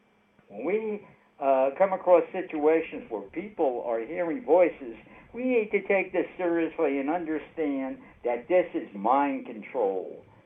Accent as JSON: {"language": "English", "region": "New York", "country": "United States", "said": "I'm sure I'm from New York"}